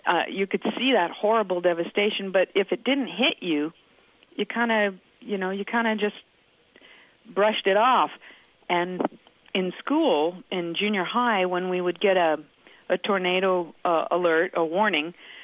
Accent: Lincoln, Nebraska, United States; now in Silverton, United States; I grew up in Lincoln, Nebraska

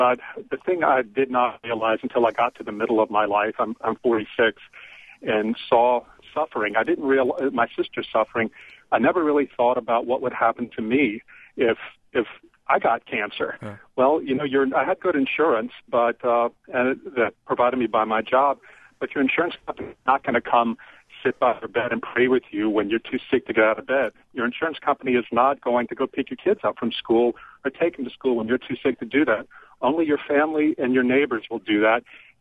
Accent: St. Francisville, Louisiana, United States; Well, I was born and raised in St. Francisville in the 70s.

